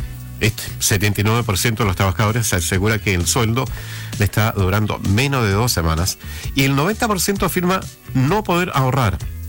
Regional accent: Chile; cómo somos los chilenos

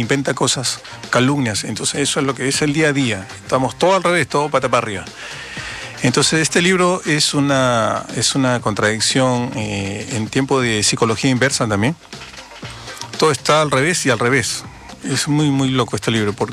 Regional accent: Niebla, Los Ríos, Chile; Yo soy de la costa, yo soy de Niebla

